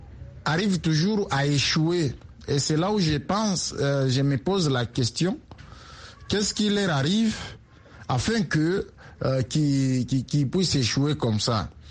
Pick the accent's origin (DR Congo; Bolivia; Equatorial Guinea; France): DR Congo; ici chez moi en RDC